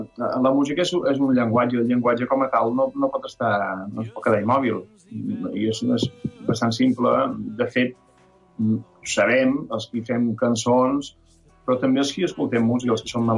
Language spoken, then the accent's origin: Catalan; Ciutadella, Balearic Islands, Spain; jo som menorquí, som de Ciutadella, visc a una illa, o sigui, vaig néixer a una illa, vaig marxar d'una illa amb … per buscar-nos la vida com a músics, però al cap de 11 anys vaig tornar cap a l'illa.